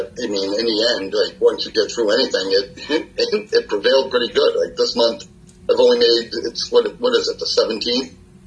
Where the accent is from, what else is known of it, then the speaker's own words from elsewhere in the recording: Boston, Massachusetts, United States; basic blue-collar worker, born and raised in Boston, and spent decades in the restaurant industry.